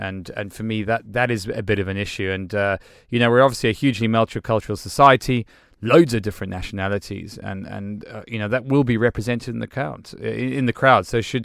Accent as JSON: {"language": "English", "country": "South Africa", "tie": "born or raised there", "said": "you can probably tell from the horrible twang in my voice that I grew up in South Africa."}